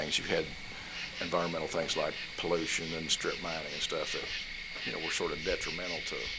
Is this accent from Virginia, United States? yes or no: yes; Virginia, United States; but I was originally from Virginia.